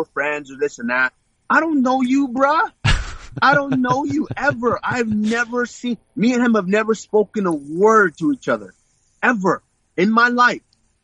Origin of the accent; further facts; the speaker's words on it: Nigeria; When I was born in Nigeria and we were raised in Nigeria